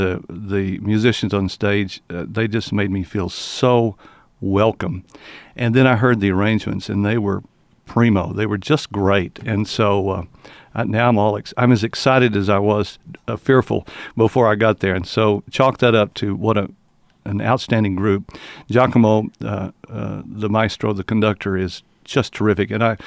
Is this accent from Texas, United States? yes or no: yes; Lubbock, Texas, United States; Yeah, well, I grew up in Lubbock and moved off and then moved back, and I've been there for now a long time because I'm old.